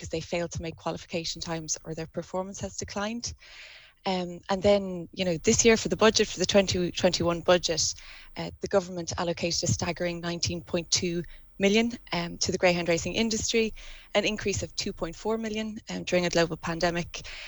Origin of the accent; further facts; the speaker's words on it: Munster, Ireland; I'm from West Cork myself.